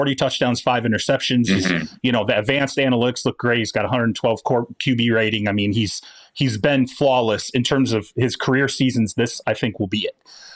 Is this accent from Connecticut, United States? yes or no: no; Michigan, United States; I mean, I grew up in Michigan, played in that crap, right?